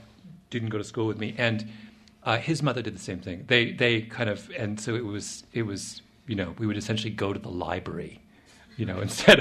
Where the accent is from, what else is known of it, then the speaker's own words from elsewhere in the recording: Ontario, Canada; We grew up in Mennonite country in southern Ontario.